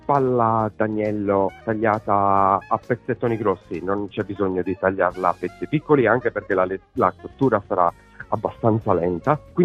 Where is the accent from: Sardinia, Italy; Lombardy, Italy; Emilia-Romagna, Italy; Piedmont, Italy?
Sardinia, Italy; Io poi che sono sardo, sono molto picky